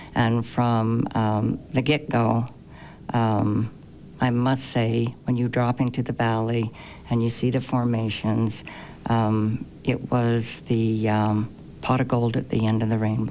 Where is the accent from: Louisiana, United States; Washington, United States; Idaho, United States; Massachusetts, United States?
Idaho, United States; Well, before Dugout Ranch, I was raised in Idaho and attended college, graduated from college from Utah State University.